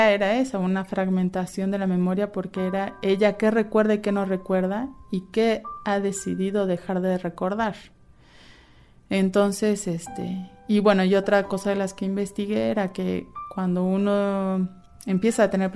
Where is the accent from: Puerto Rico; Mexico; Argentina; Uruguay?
Mexico; como mexicana, porque soy mexicana también, tengo mi nacionalidad mexicana